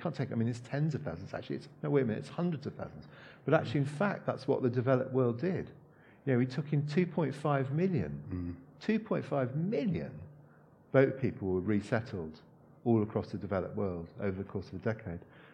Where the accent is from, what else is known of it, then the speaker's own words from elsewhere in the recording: Hong Kong; moved away; I grew up in Hong Kong, and in the 70s in Hong Kong, a huge thing there was the what's now referred to as the boat people.